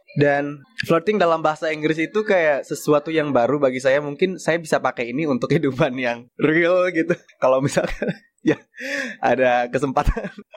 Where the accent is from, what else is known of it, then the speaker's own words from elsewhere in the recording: Anyer, Banten, Indonesia; Karena daerah saya itu di daerah wisata Anyer, Carita.